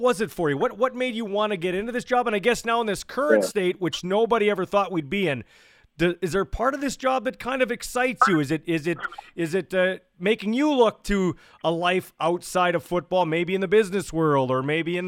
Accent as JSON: {"language": "English", "country": "Canada", "said": "But I am a Canadian"}